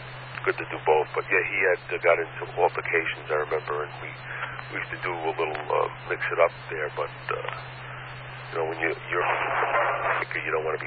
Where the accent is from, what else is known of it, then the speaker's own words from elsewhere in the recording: New York, United States; I did have problems in growing up in Brooklyn, of course, itself, but not high school related.